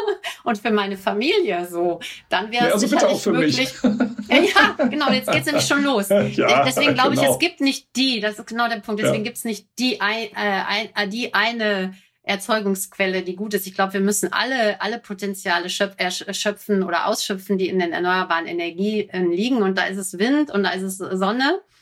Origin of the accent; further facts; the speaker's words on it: North Rhine-Westphalia, Germany; Ich komme ja aus dem Ruhrgebiet